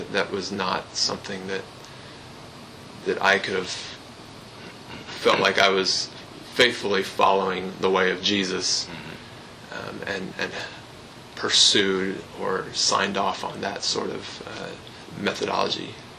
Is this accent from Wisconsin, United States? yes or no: no; Texas, United States; being a Texan coming from Texas and returning to Texas